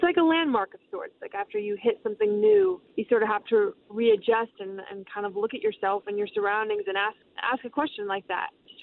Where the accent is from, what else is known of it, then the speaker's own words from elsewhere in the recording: Orange County, California, United States; now in Los Angeles, United States; I moved from Orange County, where I was born and raised, and to Los Angeles.